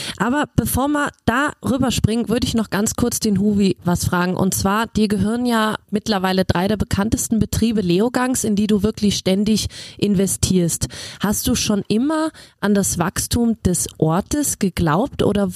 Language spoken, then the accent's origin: German; Germany; ich als Deutsche kann das sagen